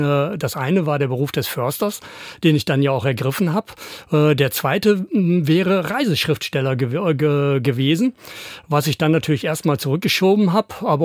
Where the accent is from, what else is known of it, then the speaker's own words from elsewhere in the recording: Sondermühlen, Lower Saxony, Germany; Ich bin nicht direkt in Melle aufgewachsen, sondern in Sondermühlen, ganz kleiner Ort, direkt am Wald.